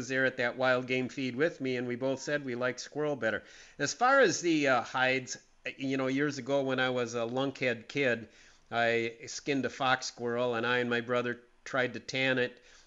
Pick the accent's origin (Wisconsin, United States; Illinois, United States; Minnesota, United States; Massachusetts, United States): Wisconsin, United States; Green Bay; When I grew up in Green Bay, that was fairly common.